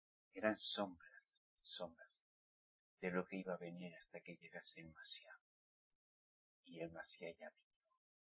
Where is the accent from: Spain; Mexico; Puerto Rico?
Spain; Navarre; Es que soy español. ¿Mm? Soy vasco. Navarro.